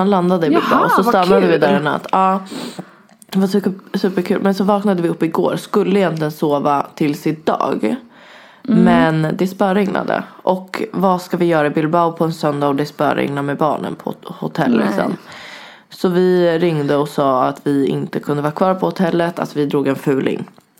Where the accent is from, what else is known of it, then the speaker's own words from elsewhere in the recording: Vårberg, Stockholm County, Sweden; lilla förortsbruden från Vårberg